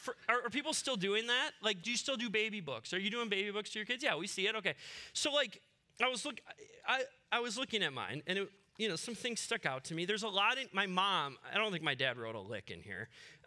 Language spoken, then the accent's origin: English; Waconia, Minnesota, United States; born there; I was born in Waconia Hospital.